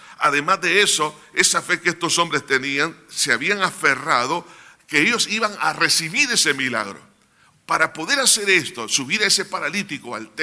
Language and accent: Spanish; El Salvador; Pero creo que como todos salvadoreños